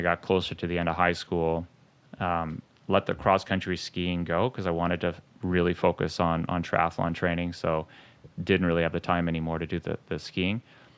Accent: Quebec, Canada; growing up in Quebec, there's lots of lakes and whatnot.

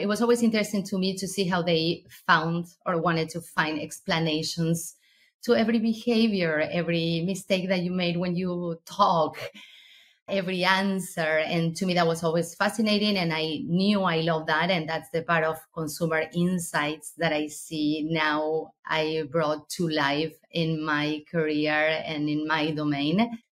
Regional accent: Argentina; I'm from Argentina.

